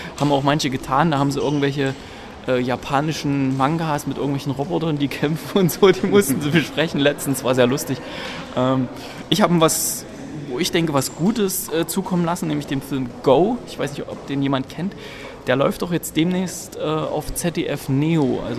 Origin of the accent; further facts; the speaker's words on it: Gera, Thuringia, Germany; Ich begebe mich nämlich in meine alte Heimat und werde am Mittwoch dort nochmal die Sneak besuchen